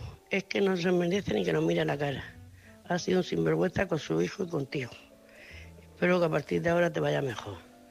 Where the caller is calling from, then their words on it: Murcia, Region of Murcia, Spain; de Murcia, corresponsal de Murcia.